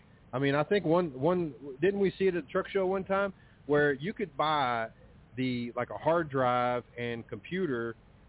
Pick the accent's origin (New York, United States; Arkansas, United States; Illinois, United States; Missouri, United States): Missouri, United States; I'm from Missouri. You got to show me.